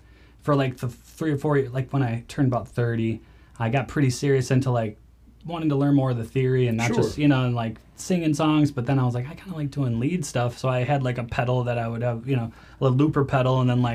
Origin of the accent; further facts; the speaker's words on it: Wisconsin, United States; also born or lived in Chicago, United States; I'm from Wisconsin originally. I lived in Chicago and worked there